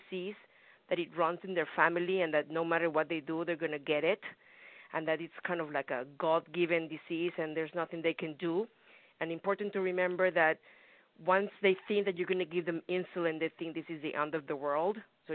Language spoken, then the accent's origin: English; Mexico; I guess I use myself as an example, because I'm from Mexico and diabetes is very strong in my family.